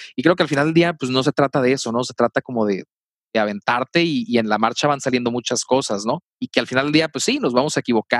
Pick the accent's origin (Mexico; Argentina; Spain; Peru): Mexico; Hermosillo, Sonora; accent: northern Mexican; Yo soy de Hermosillo, Sonora. Curiosamente, los dos somos del norte, así que si de repente notan algo raro en el acento, pues es por eso, ¿no? Tiene mucho que ver con eso y como que este es hablar golpeado que tenemos a veces.